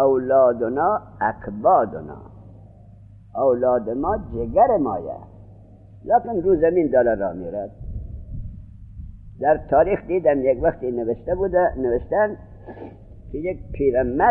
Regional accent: Iran; also born or lived in Afghanistan; من خودم افغانیم آقا، رفتیم افغانستان، چون من در ایران بزرگ شده بودم، بعد لغات مخصوص افغانی را بلد نبودم.

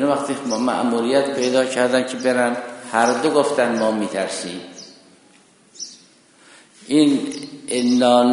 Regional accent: Iran; الان ما همه ایرانی هستیم، قبلا نیاکان ما زرتشت بودن، ما اسلام آوردیم.

